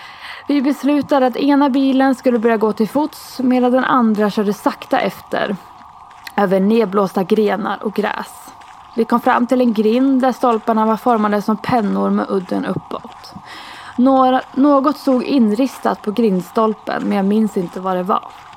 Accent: Gotland, Sweden; Jag är uppvuxen och bor på Gotland.

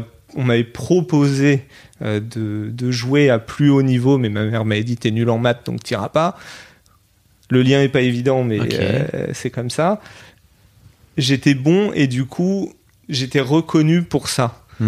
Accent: France; mon pays, la France, c'est là où j'ai grandi

